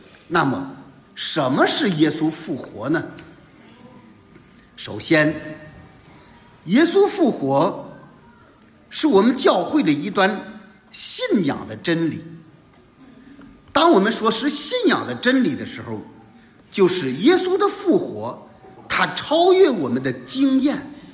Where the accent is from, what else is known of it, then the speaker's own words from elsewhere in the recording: China; 我们中国人说的一句话，笑到最后的才算是真正的笑。